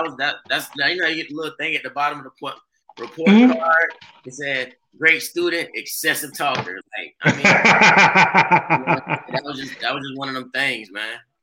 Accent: Orangeburg, South Carolina, United States; I'm from the Berg. Born and raised Orangeburg, South Carolina.

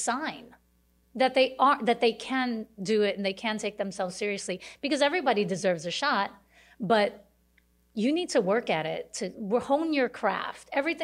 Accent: Brownsville, United States; moved away as an adult; I was born in Brownsville, yes.

